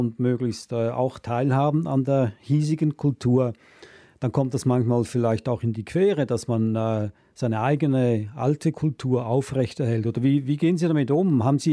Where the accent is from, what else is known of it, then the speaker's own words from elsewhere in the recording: Switzerland; now in Australia; Ich bin ja in der Schweiz aufgewachsen